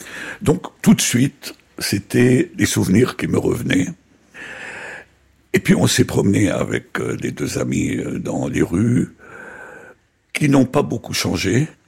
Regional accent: Syria; born there; moved away; voilà, pour la première fois maintenant, je vais dans mon pays natal

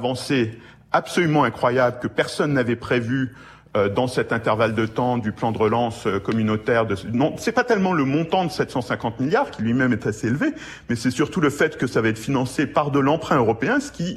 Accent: France; je parle au nom de mes collègues américains, pas seulement en mon nom propre en tant que Français ici

